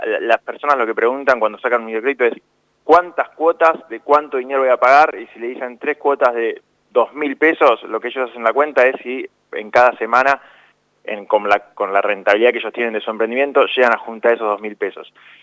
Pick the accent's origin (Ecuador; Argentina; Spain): Argentina; San Isidro, Buenos Aires Province; yo soy de San Isidro. En San Isidro hay 63 sucursales bancarias y en ninguna dan microcréditos.